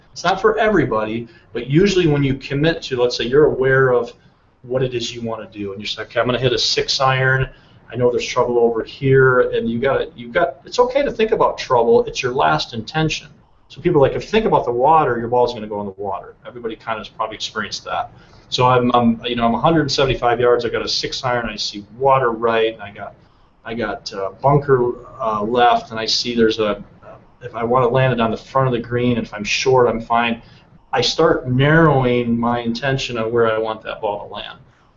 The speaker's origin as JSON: {"language": "English", "region": "Midwest", "country": "United States", "said": "I'm from the Midwest, so I actually prefer trees, believe it or not."}